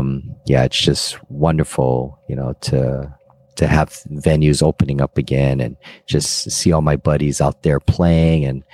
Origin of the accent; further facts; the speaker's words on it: Hawaii, United States; I'm so grateful, you know, that I was born and raised in Hawaii, because the ukulele was my passion.